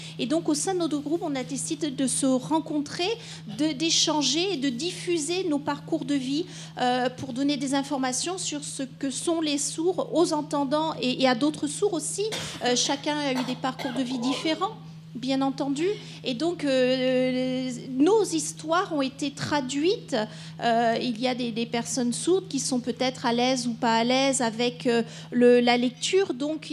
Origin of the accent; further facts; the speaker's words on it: Bordeaux, Nouvelle-Aquitaine, France; je suis originaire de Bordeaux